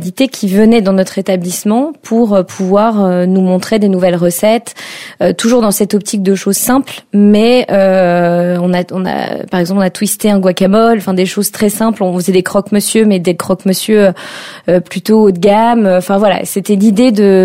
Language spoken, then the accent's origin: French; Marcq-en-Barœul, Hauts-de-France, France; je viens de Marcq-en-Barœul, une petite commune à côté de Lille.